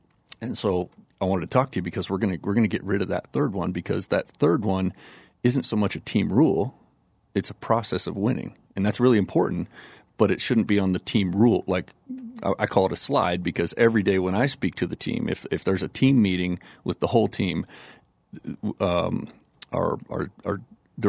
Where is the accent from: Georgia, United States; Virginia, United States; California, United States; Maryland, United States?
California, United States; when I was growing up in the Bay Area, my dad was a big Raiders fan.